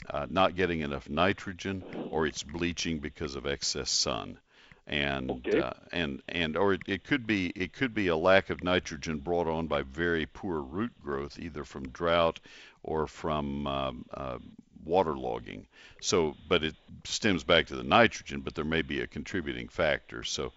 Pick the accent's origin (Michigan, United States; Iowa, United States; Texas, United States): Texas, United States; I'm native Texan, been in this area 45 years, or 40 years.